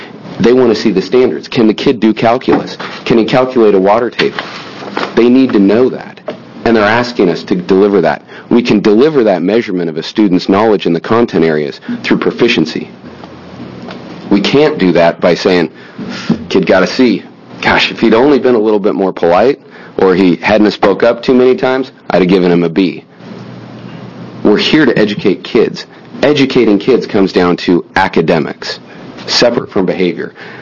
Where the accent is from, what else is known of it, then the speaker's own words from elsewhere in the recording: Albany, New York, United States; I grew up in Albany. I've lived there over 20 years. I own a house there, and I'm a product of the school district.